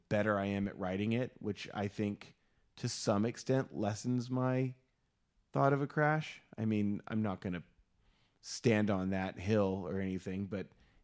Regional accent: Oregon, United States; moved away; I grew up in Oregon, and when I moved to the Bay Area, I went for a very long time without riding motorcycles

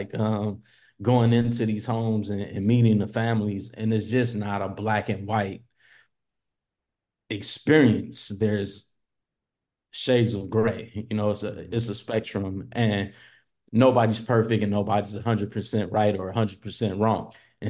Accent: Los Angeles, California, United States; I was born in Compton, then raised throughout South Central, but then in my middle school years we moved to the west side

